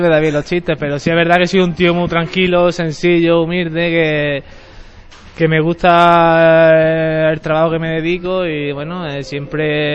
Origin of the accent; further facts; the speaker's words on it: La Victoria, Andalusia, Spain; Pues yo jugué en mi pueblo, ¿no? Empecé muy pequeñito.